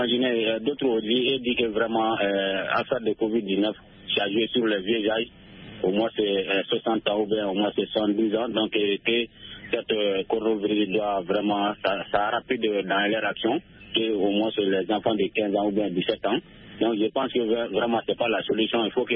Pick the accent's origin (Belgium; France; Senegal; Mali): Mali; Soumikini; depuis dans mon village natal à Soumikini.